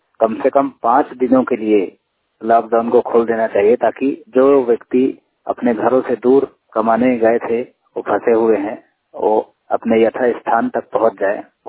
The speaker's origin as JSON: {"language": "Hindi", "town": "Bhopal", "region": "Madhya Pradesh", "country": "India", "said": "दोस्तों, मैं मध्य प्रदेश भोपाल का रहने वाला हूं"}